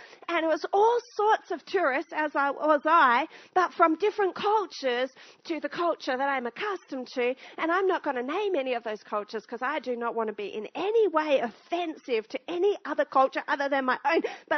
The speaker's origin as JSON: {"language": "English", "country": "Australia", "tie": "born or raised there", "said": "I grew up in Australia, as many of you would. And I grew up heavily influenced by British culture."}